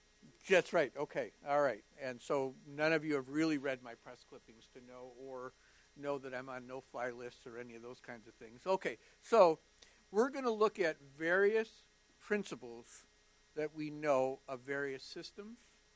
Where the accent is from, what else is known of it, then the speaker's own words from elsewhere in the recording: Waukegan, Illinois, United States; even though I'm from Waukegan, which is as far north as you can go